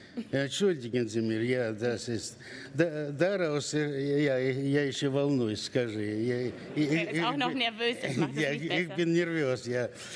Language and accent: German; Russia; Bei uns in Russland sagt man, man will einen Fleischwolf bauen oder eine Nähmaschine